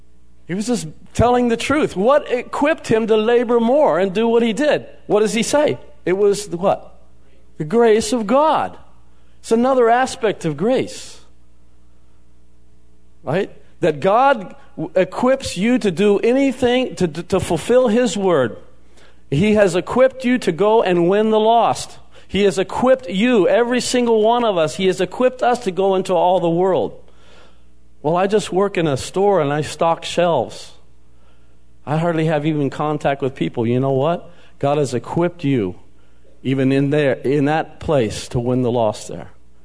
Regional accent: Houston, Texas, United States; I grew up in Houston, Texas.

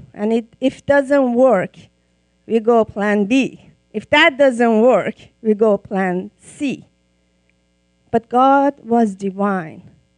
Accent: Iran; English is a second language; Some of you may know I'm from Iran.

